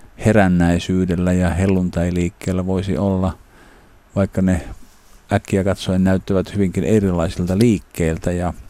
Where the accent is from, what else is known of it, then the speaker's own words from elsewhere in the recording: Nilsiä, North Savo, Finland; olen kotoisin Savosta, Nilsiästä, herännäisyyden sydänmailta, jossa ukko Paavo Ruotsalainen aikanaan asui